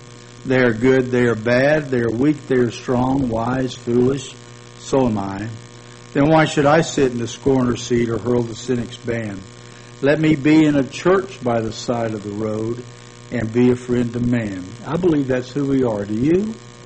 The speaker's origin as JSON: {"language": "English", "town": "Hainesville", "region": "Louisiana", "country": "United States", "tie": "born or raised there", "said": "As a child growing up in Hainesville, Louisiana, two or three times a week in the evening, he would gather all of us five kids around him at his feet"}